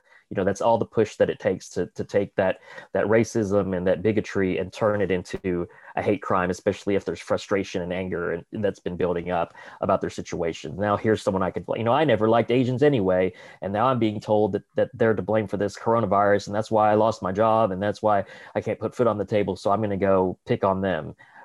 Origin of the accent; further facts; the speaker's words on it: Arkansas, United States; accent: Southern; I was born and raised in Arkansas. I got a Southern accent I can turn off and on just like this. But I feel like growing up in rural Southwest Arkansas, I grew up in Pike County, D-Lite area, D-Lite.